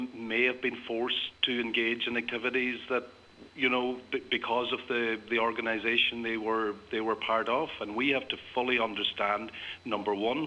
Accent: Ireland; I'm certainly, as an Irishman, I'm not going to speak on behalf of the British.

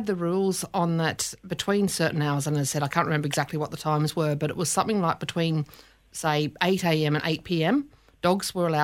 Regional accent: Australia; also born or lived in Sydney; I'm Australian, you know, the dog, I lived in Sydney, like right in the middle of Sydney

